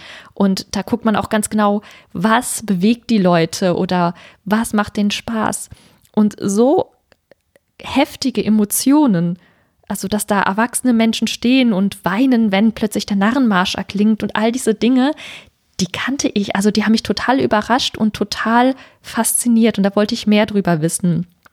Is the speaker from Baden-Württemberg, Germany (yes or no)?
no; Berlin, Germany; moved away as an adult; Und zwar bin ich in Berlin geboren und auch aufgewachsen bis zu meinem 21. Lebensjahr, genau.